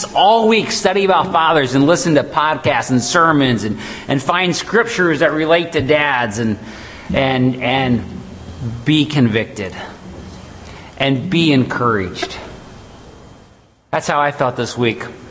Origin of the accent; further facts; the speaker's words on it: Indianapolis, Indiana, United States; Welcome to Indianapolis. I think we're all from Indianapolis.